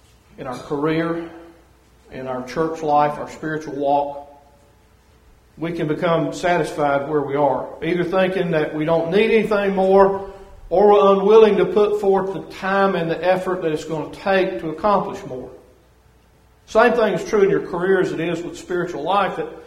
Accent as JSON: {"language": "English", "region": "the South", "country": "United States", "accent": "Southern", "said": "she's a good, sweet Yankee lady, and she loves my Southern accent."}